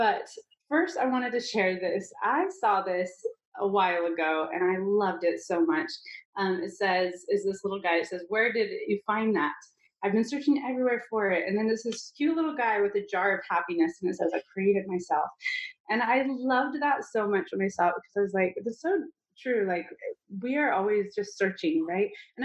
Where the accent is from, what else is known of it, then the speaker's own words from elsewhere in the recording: Utah, United States; and I grew up in Utah, and you know, like in February, it's just, you're down and depressed